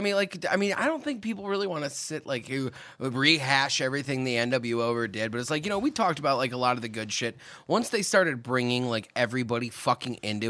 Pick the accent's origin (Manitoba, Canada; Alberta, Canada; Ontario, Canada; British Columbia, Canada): Manitoba, Canada; I'm from Jovik, Manitoba.